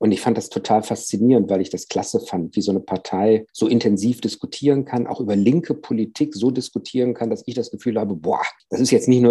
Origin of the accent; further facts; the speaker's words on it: Wuppertal, North Rhine-Westphalia, Germany; Ich bin 43 Jahre alt, gebürtiger Wuppertaler, lebe seit 43 Jahren mit einem Jahr Unterbrechung, als ich zum Studium nach Berlin gezogen bin, auch in Wuppertal, in Barmen genauer gesagt.